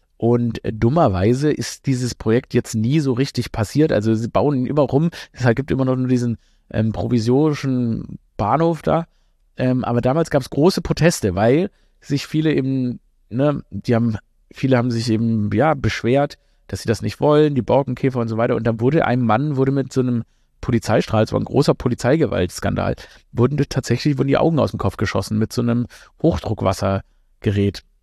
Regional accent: Stuttgart, Baden-Württemberg, Germany; born there; in Stuttgart, da gibt's so einen Boulevardbürgermeister. Das ist ja meine Geburtsstadt.

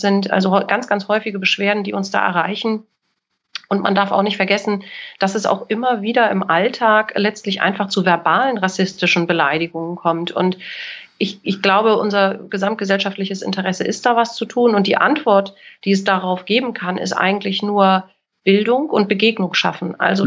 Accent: Kiel, Schleswig-Holstein, Germany; Und ich sage, ich komme auch eigentlich aus Kiel. Nee, wo bist denn du geboren? Ich bin in Kiel geboren.

